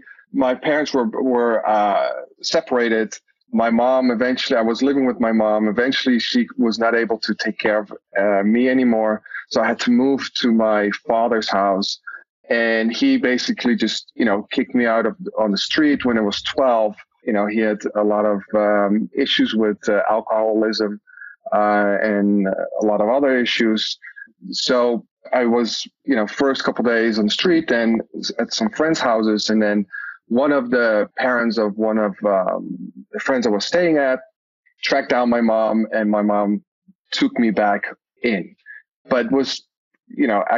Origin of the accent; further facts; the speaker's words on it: Netherlands; English is a second language; moved away as an adult; now in United States; I'm original from Holland, the Netherlands. I have a big accent. So, but it came to the United States 9 years ago. Now live in the Bay Area, close to San Francisco.